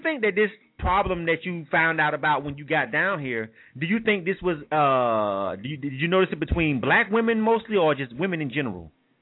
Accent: Panama City, Florida, United States; also born or lived in Atlanta; And since I was born and raised in the South, you know, in between, I spent most of my years, a majority of my years in Panama City, but a lot of my adult years in Atlanta.

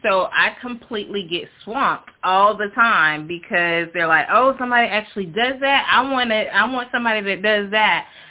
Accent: Murfreesboro, Tennessee, United States; Okay, I am from Murfreesboro, Tennessee, and I am a licensed cosmetologist with a specialty in natural hair.

